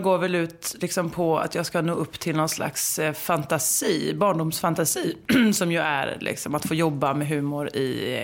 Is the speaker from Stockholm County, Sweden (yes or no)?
no; Halland County, Sweden; Och att jag är uppvuxen i Halland.